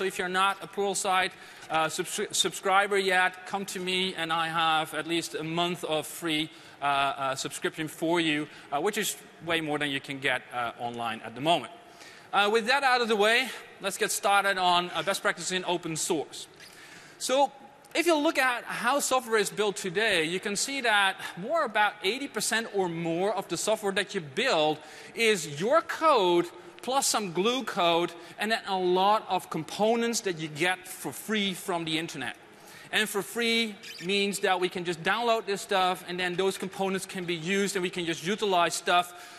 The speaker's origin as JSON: {"language": "English", "country": "Netherlands", "second_language": "English", "said": "I come from the Netherlands."}